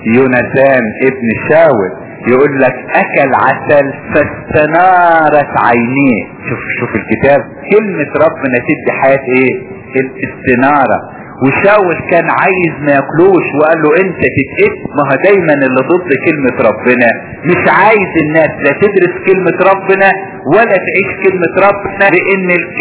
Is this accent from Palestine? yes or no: no; Upper Egypt, Egypt